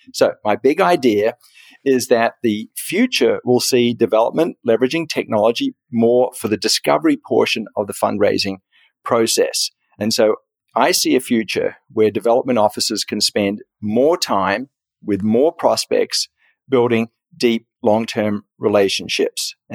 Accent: California, United States; even though I'm from Silicon Valley, and so, you know, of course I love technology

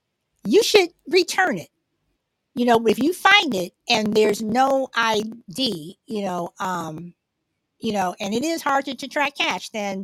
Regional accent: California, United States; I'm from California.

